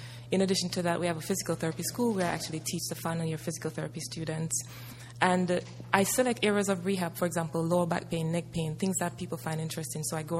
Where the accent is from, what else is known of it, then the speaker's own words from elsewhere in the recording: Jamaica; I'm from Jamaica. I'm actually the only physiatrist in Jamaica